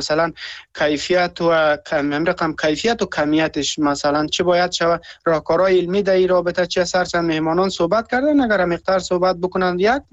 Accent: Afghanistan; ما که در سمت شمال افغانستان در واقع بزرگ شدیم

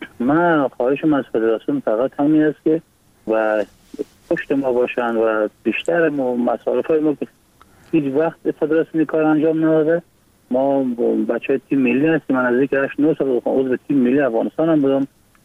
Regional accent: Iran; born there; بلند ایران هستم و 31 سال سنم است. از ولایت بغلان هستیم و متولد ایران هستم

